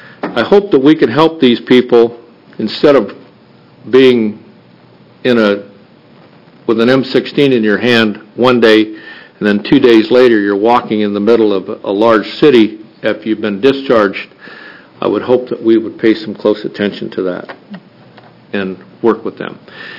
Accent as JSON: {"language": "English", "town": "Medford", "region": "Oregon", "country": "United States", "tie": "born or raised there", "said": "I'm from Medford, District 6, Medford, and been there all my life."}